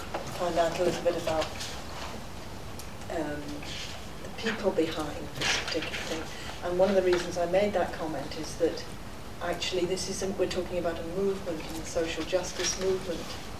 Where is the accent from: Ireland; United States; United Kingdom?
United Kingdom; Wales; born there; Certainly, I was born in Wales.